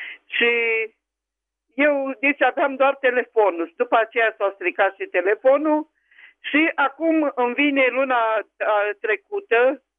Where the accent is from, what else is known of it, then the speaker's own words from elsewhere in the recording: Caraș-Severin, Romania; din Caraș-Severin.